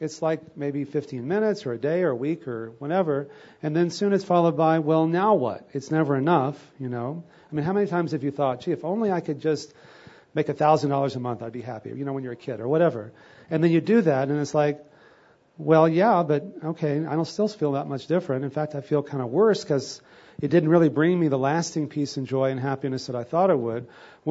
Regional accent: Texas, United States; because I grew up in Texas

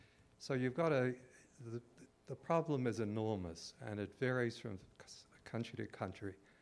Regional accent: Australia; I'm from Australia.

